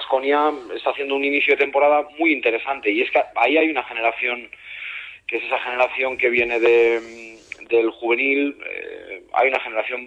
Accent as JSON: {"language": "Spanish", "region": "Asturias", "country": "Spain", "said": "Yo soy asturiano español"}